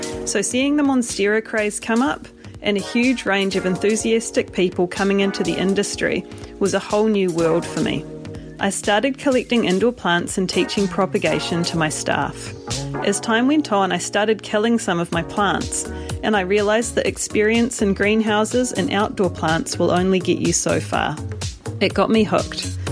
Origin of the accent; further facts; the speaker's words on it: Wellington, New Zealand; I'm from Wellington, New Zealand.